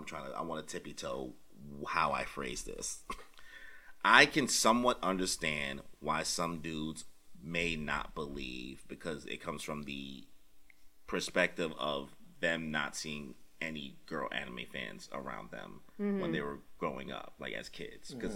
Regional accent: New York City, New York, United States; And maybe that's because of me growing up in Brooklyn, me growing up in the hood, so a lot of things are a lot more different.

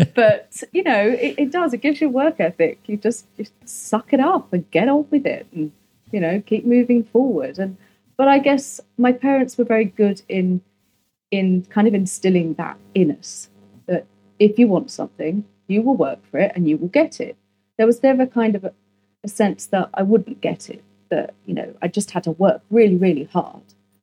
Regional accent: London, United Kingdom; I grew up in London

